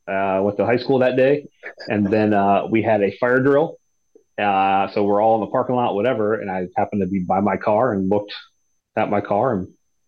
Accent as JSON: {"language": "English", "region": "Pennsylvania", "country": "United States", "tie": "born or raised there", "said": "No, I am from northwestern Pennsylvania, small"}